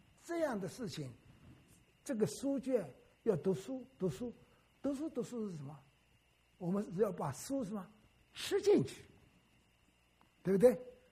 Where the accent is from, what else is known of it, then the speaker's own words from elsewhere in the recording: Wenzhou, Zhejiang, China; 我出生在温州，我也说过，我小学毕业以后，在6000人考我们省中，当时浙江省在温州6县只有一个省中